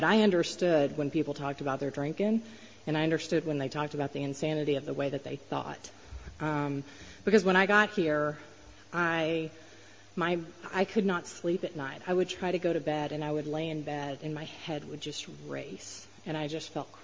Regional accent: Texas, United States; So I grew up in Texas, right outside of Dallas area, and I just had a really rough upbringing.

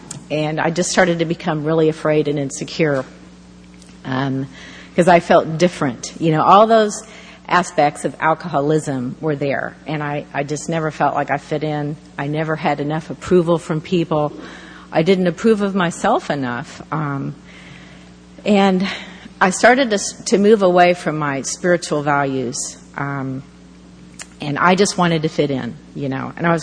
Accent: Illinois, United States; also born or lived in Houston, United States; We moved to Illinois when I was just a baby

